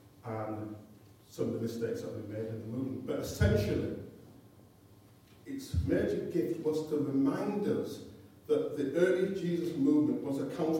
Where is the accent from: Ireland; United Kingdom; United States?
United Kingdom; England; But of course, we're English, like, we don't do that kind of impolite kind of way.